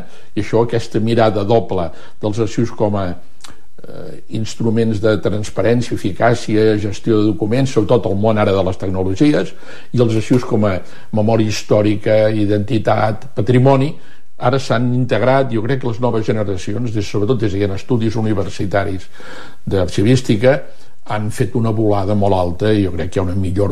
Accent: Girona, Catalonia, Spain; born there; jo soc gironí de naixença i he escrit molt sobre Girona

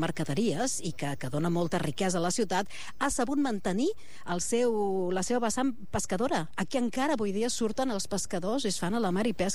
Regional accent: Reus, Catalonia, Spain; jo ara és quan he de dir allò que sóc de Reus, que sempre fa molta polèmica quan ho dic. I clar, sent de Reus sóc de Sant Pere

